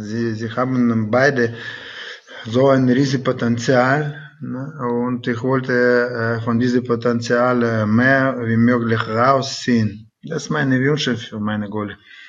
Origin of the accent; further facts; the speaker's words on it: Siberia, Russia; German is a second language; Ich bin eigentlich aus Sibirien gekommen